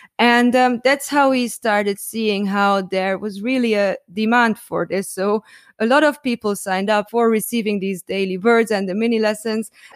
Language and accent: English; Hungary; English is a second language; And I'm from Hungary, so I'm Hungarian.